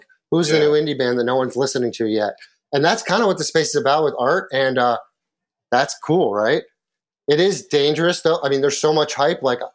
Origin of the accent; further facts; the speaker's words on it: Midwest, United States; I was born in the Midwest and grew up there.